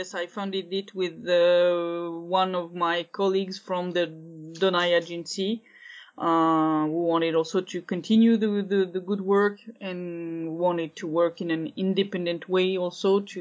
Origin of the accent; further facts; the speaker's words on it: France; So I'm from France.